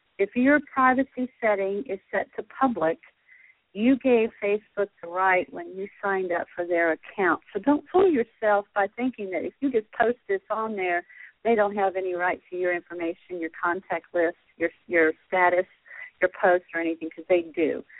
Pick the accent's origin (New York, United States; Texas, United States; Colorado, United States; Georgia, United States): Texas, United States; I know I'm just slaughtering her name because I'm Texan, so I do that.